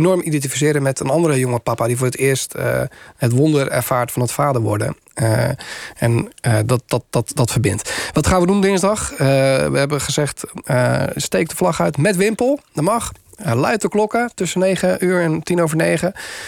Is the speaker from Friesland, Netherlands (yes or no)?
no; Gouda, South Holland, Netherlands; ik kom uit Gouda, dus ik moet hem even noemen.